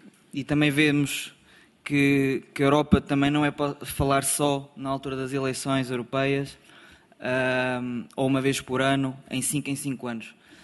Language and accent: Portuguese; Portugal; Estou obviamente orgulhoso como português, como europeu e como jovem também